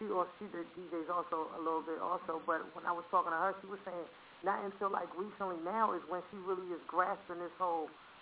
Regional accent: New York, United States; this is when I came out here from New York. I was going to school out here.

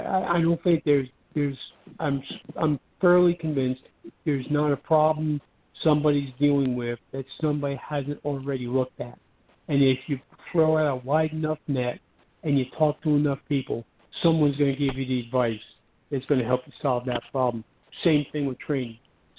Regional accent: Northeast, United States; I use this example a lot, because I come from the Northeast, and I've got friends in Philadelphia, and I got friends in New York City, and I got friends in Baltimore.

